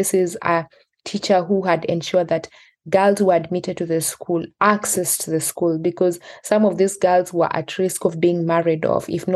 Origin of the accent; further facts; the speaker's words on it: Kenya; born there; I was born in Kericho County. This is one of the highland regions of the country. So it's quite green, healthy, very fertile.